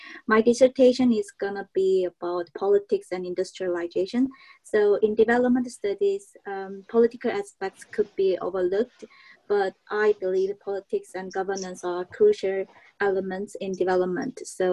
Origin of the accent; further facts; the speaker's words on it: South Korea; from South Korea.